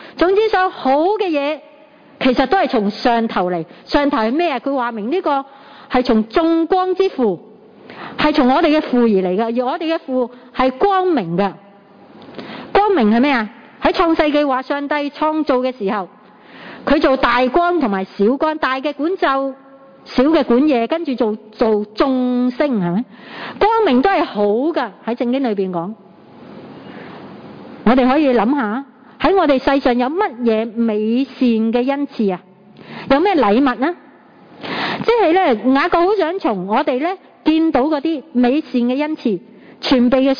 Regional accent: Hong Kong

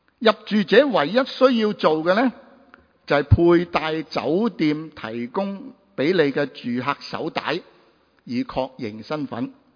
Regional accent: Macau; moved away as an adult; now in Hong Kong, Hong Kong; 我是出生于澳门，和在当地受中小学教育，之后我来到香港在崇基督神学，之后成为牧者，至今超过了40年。

